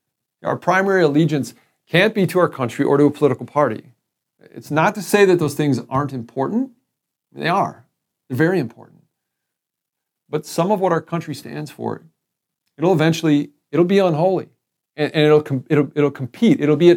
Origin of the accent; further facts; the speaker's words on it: United States; I'm an American. I love being American.